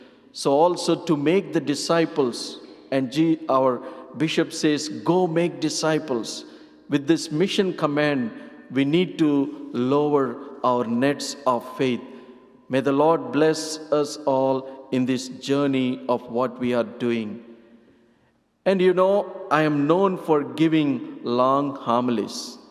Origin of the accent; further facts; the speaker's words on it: Andhra Pradesh, India; first language Telugu; English is a second language; am from southern part of India, from the state of Andhra Pradesh. Our state language is Telugu, so my mother tongue is Telugu.